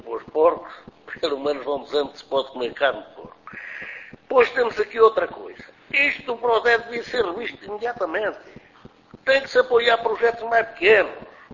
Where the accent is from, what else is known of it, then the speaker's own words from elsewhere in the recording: Leiria, Portugal; se eu sou de Leiria